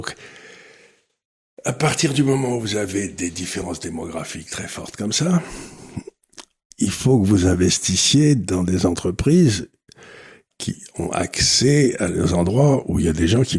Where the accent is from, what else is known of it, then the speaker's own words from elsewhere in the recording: Auch, Occitanie, France; quand j'étais jeune à Auch, ou je sais pas où